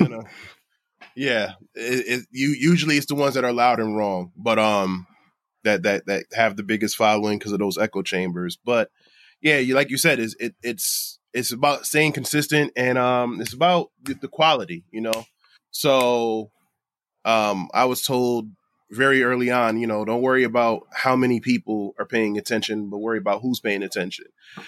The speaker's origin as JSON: {"language": "English", "town": "Bridgeport", "region": "Connecticut", "country": "United States", "said": "I'm a kid from Bridgeport just trying to make it."}